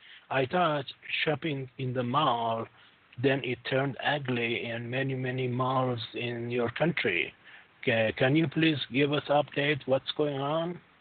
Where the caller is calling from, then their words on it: Toronto, Ontario, Canada; I'm calling from Toronto, Canada.